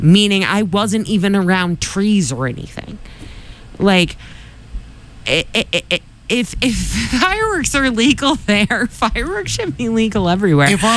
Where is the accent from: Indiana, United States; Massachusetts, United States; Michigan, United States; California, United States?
Massachusetts, United States; I said, I'm sorry, I'm from Massachusetts.